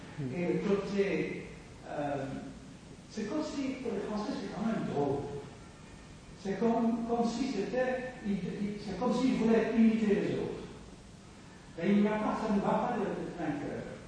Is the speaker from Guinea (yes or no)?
no; Netherlands; French is a second language; je dis ça en tant que néerlandais